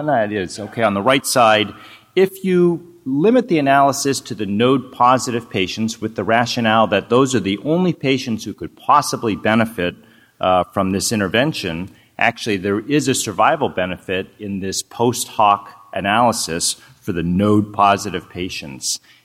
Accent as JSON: {"language": "English", "town": "Boston", "region": "Massachusetts", "country": "United States", "tie": "born or raised there", "said": "This is my hometown. Terry King will be speaking her hometown as well. We hail from here, so welcome to Boston."}